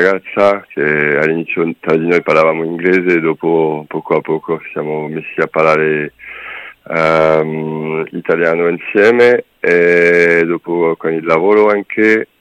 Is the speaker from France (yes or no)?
yes; Le Mans, Pays de la Loire, France; Italian is a second language; now in Italy; Io sono francese e vengo di una città che si chiama Le Mans. Si dice in italiano, Le Mans in francese, è tra Parigi e Nantes.